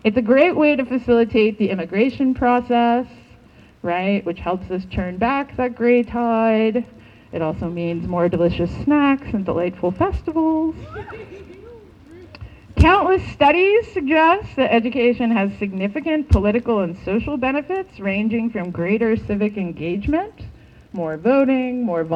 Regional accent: Cape Breton, Nova Scotia, Canada; I mean, look, like, I grew up in Cape Breton, right?

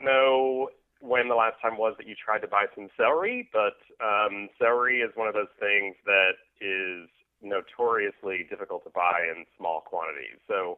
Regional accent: Texas, United States

